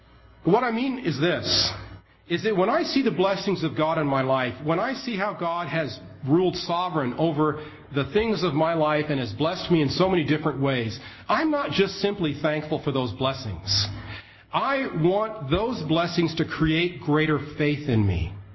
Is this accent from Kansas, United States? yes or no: no; Maryland, United States; I'm from Maryland. I'm the son of alcoholic parents. I was raised in a cult.